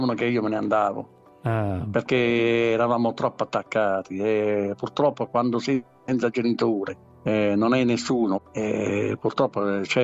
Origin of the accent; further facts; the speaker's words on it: Bari, Apulia, Italy; born there; Io sono nato a Bari il 26 giugno del 60